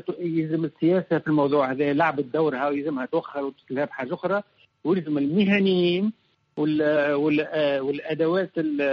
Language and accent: Arabic; Tunisia; Arabic is a second language; اللغة الفرنسوية هي ثاني لغة في تونس عندي أنا، ولغتي كتونسي، ما هيش لغة غيري، ما هيش لغة المستعمر